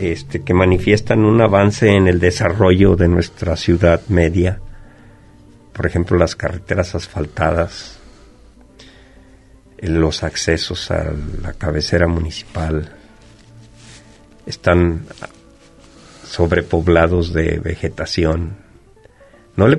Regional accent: Colotlán, Jalisco, Mexico; somos originarios de Colotlán.

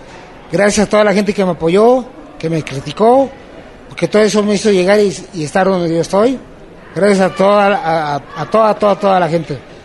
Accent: Tijuana, Baja California, Mexico; como buen aferrado cabrón tijuanense

